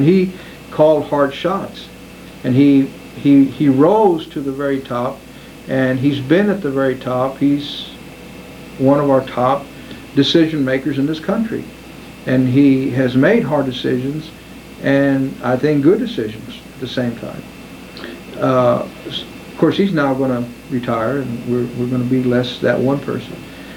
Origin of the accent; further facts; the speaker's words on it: San Antonio, Texas, United States; because I'm from San Antonio, he's from San Antonio.